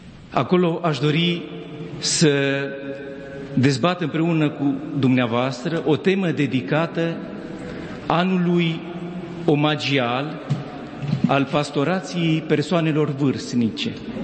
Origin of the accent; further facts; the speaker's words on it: Spermezeu, Bistrița-Năsăud, Romania; voi ajunge sâmbătă și în satul meu natal, Spermezeu, la poalele munților Țibleș, în județul Bistrița-Năsăud